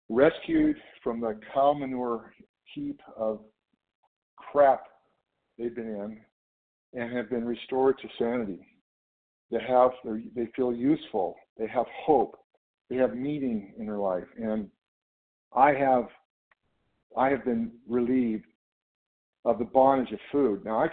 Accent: California, United States; I'm from Northern California.

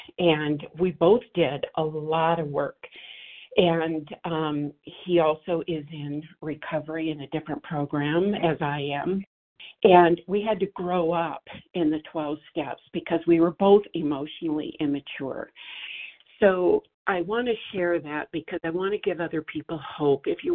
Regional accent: Montana, United States; Okay, I am from Montana, and this is the only second time I've spoken, so a little nervous.

